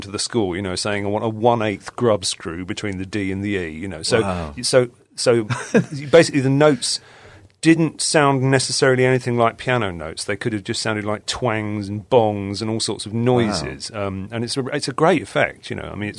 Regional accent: Chelmsford, East of England, United Kingdom; I grew up in Chelmsford

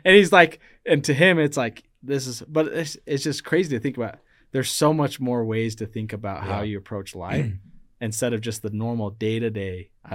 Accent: Utah, United States; Well, I'm just come from Utah. Like, I've never even like considered any of this.

